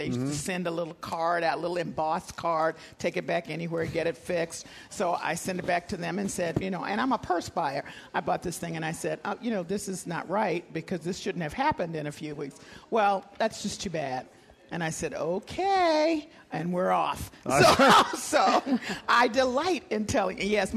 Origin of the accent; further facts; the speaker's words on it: Memphis, Tennessee, United States; Is it often followed by, now, where are you from? And I say Memphis, Tennessee.